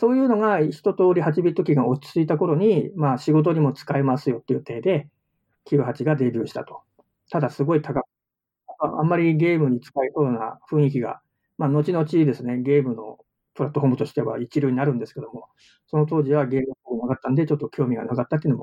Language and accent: Japanese; Hokkaido, Japan; 北海道の片田舎に生まれ育ったので、まあ、そもそもそういう仕事が身近になくて、20代の頃は、田舎でパチンコ屋の店員やってました。